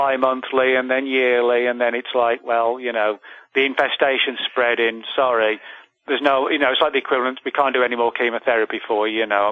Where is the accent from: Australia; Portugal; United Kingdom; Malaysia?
United Kingdom; England; now in United States; I'm originally from England